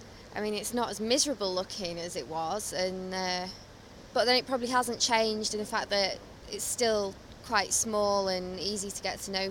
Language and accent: English; Macclesfield, North West England, United Kingdom; I mean, I didn't move far, I'm only from Macclesfield